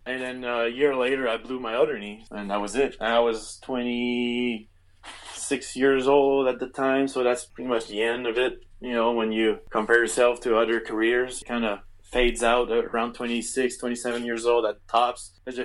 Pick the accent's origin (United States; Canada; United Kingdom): Canada; Montreal, Quebec; I grew up in Montreal